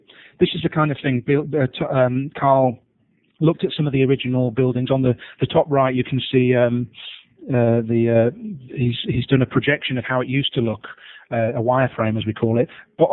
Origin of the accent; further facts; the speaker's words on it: Yorkshire and the Humber, United Kingdom; I'm from Yorkshire